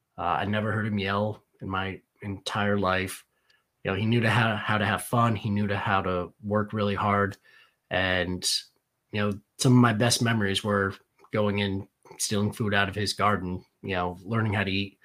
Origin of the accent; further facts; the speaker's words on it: Danbury, Connecticut, United States; So I grew up in Danbury, Connecticut, which some people know, some don't.